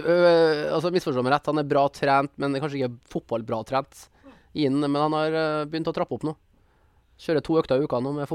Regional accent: Trøndelag, Norway; Og vi som trønder dem, må vi på Levanger.

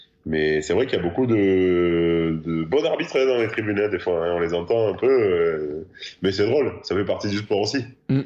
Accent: Castres, Occitanie, France; Ouais, moi je suis de Castres

